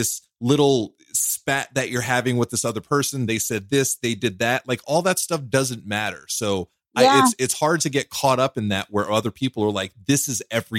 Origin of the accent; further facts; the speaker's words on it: Los Angeles, California, United States; So I grew up in California, right?